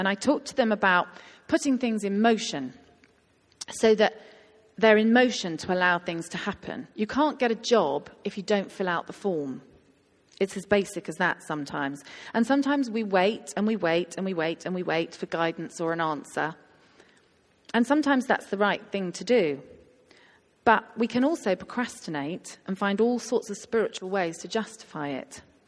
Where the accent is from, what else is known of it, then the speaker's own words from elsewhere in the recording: United Kingdom; I think we are quite British about this.